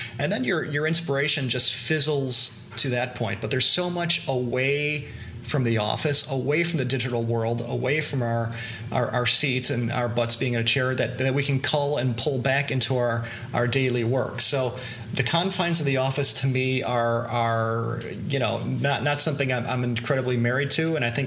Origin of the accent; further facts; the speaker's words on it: Chicago, Illinois, United States; I'm a Chicagoan.